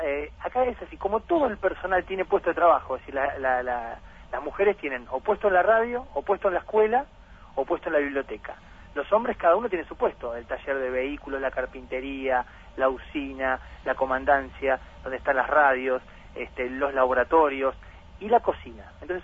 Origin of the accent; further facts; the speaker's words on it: Lanús, Buenos Aires Province, Argentina; Yo nací en Lanús, provincia de Buenos Aires, ¿no? Soy de Buenos Aires. Conozco un montón del país porque estuve destinado en la Patagonia, en la Mesopotamia. Pero después de venir acá un año